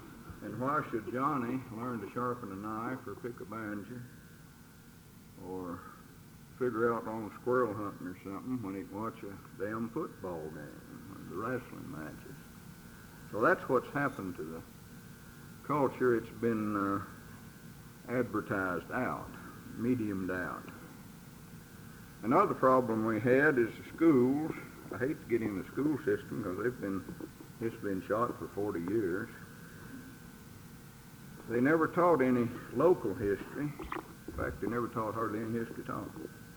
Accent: Appalachia, United States; born there; I was born in Appalachian and somehow never was quite ashamed of it.

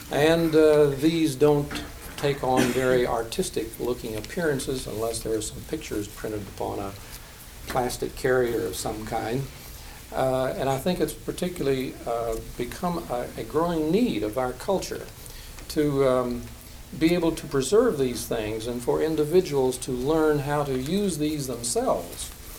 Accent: Elkins, West Virginia, United States; this is something new to see right here in my hometown of Elkins, West Virginia.

